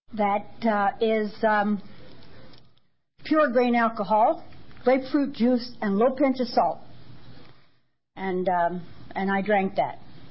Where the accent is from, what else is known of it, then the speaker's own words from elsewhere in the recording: Aptos, California, United States; I'm a grateful alcoholic. I just had a bowl of soup with some AA friends. I'm over here from Aptos with my traveling companion, Cheryl.